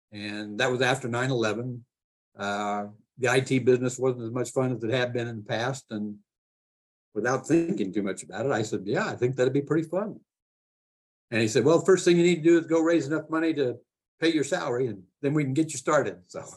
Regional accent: Kansas, United States; moved away as an adult; also born or lived in Virginia / Alabama; growing up in Southwest Kansas, bird hunting was what we did. We were pheasant and quail hunters. And after I grew up and left Kansas, I had a career in the information technology world for about 28 years, but moved to Virginia and moved to Alabama.

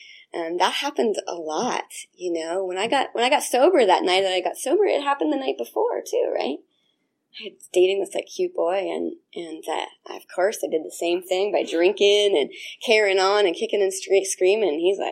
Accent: Berkeley, California, United States; now in Agoura Hills, United States; So I started drinking when I was about 12 years old. I grew up in Berkeley, and I got sent to live in Agoura Hills in Southern California.

